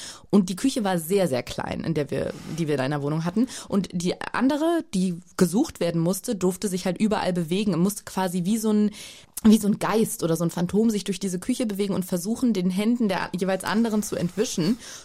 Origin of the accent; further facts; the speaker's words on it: Berlin, Germany; Aufgewachsen bin ich tatsächlich in Schöneberg, bin einigermaßen oft umgezogen, aber begonnen hat mein Lebenslauf in Schöneberg.